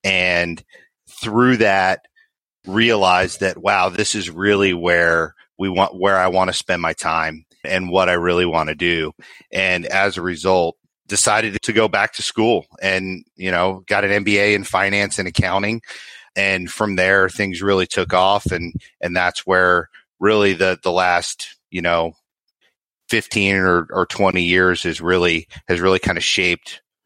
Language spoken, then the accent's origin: English; Northeast, United States; But no, I grew up in the Northeast. We live here in North Texas.